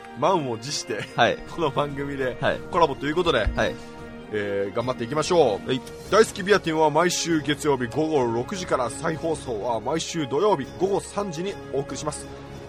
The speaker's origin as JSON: {"language": "Japanese", "region": "Mie", "country": "Japan", "said": "僕たち三重県出身として"}